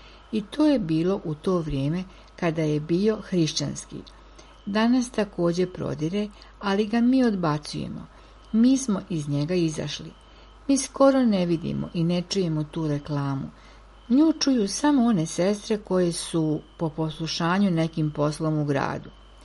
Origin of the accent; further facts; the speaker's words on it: Volgograd, Volgograd Oblast, Russia; Rođena sam u Staljingradu, današnjem Volgogradu. Detinjstvo sam provela tamo u posljeratnom periodu.